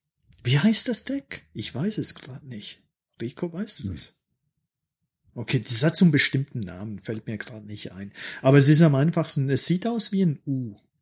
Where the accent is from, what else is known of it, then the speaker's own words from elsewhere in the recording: Switzerland; Na, wir sind halt Schweizer